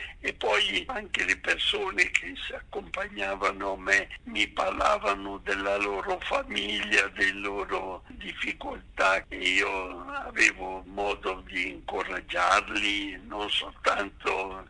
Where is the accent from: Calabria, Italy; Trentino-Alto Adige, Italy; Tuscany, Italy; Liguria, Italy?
Trentino-Alto Adige, Italy; E poi io sono dalla Val di Fiemme e per noi il fondo è lo sport preferito.